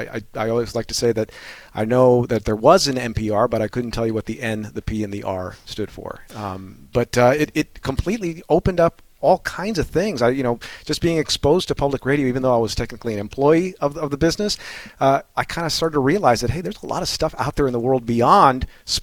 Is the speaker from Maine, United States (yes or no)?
no; Los Angeles, California, United States; Oh, I mean, growing up in Koreatown, there was just this multicultural kind of thing